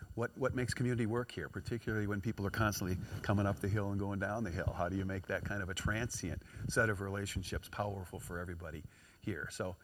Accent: Chicago, Illinois, United States; I come from Chicago.

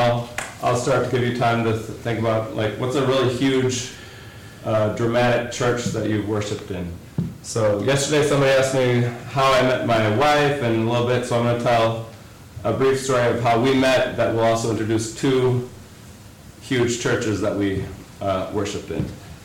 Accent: Oconomowoc, Wisconsin, United States; I finally said, I'm from Oconomowoc, Wisconsin. And she goes, oh, I've been there. And she had actually been to my hometown

